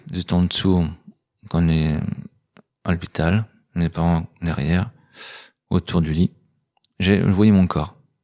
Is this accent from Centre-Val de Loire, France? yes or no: yes; Tours, Centre-Val de Loire, France; Je viens de Tours, je suis à Tourangeau.